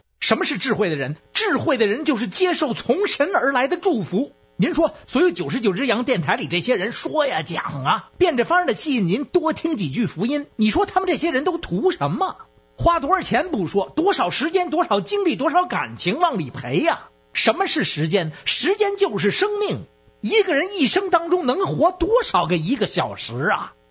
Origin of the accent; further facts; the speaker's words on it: Beijing, China; 我是北京的